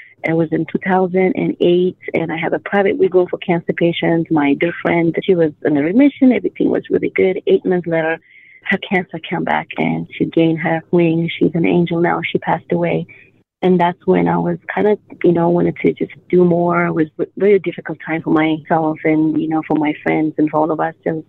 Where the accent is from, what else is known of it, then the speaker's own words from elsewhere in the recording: Ethiopia; now in United States; I'm originally from Africa, Ethiopia.